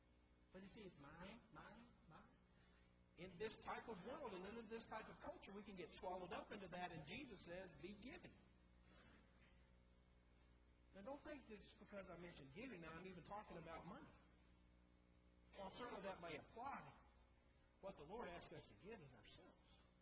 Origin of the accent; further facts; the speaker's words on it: Kentucky, United States; You know, I come from Kentucky